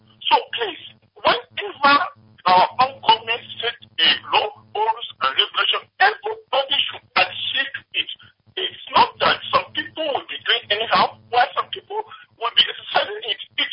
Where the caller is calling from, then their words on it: Mavali, Kaduna State, Nigeria; I am calling you from Mavali, Kaduna.